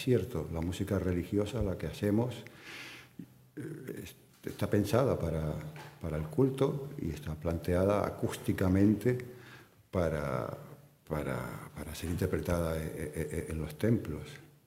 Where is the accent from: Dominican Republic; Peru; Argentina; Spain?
Spain; La Laguna, Canary Islands; Yo soy de La Laguna, nací aquí. Y aunque me considere cosmopolita y no, pero bueno, yo soy de aquí, ¿no?